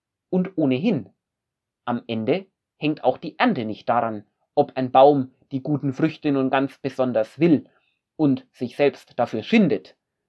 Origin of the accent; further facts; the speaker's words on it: Nuremberg, Bavaria, Germany; Ich weiß noch gut, wie schön das einmal eine ältere Frau aus meiner Heimatgemeinde in Nürnberg ausgedrückt hat.